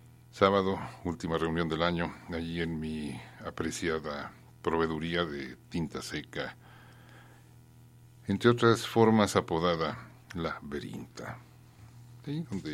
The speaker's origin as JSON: {"language": "Spanish", "country": "Mexico", "said": "¿Por qué somos prosopopéyicos los mexicanos?"}